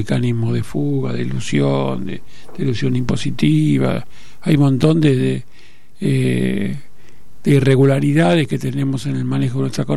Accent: Argentina; Nosotros, un país tan rico como la Argentina, no podemos tener millones de argentinos que no tengan vivienda

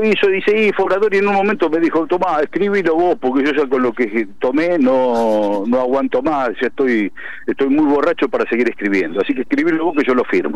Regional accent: Lomas de Zamora, Buenos Aires Province, Argentina; yo de pibe nací en Lomas, vivo en Lomas, en mi barrio, o sea, mi papá y mi mamá son de Loma, mis abuelos son de Loma, yo viví toda la vida acá, tengo una vida absolutamente cotidiana, barrial

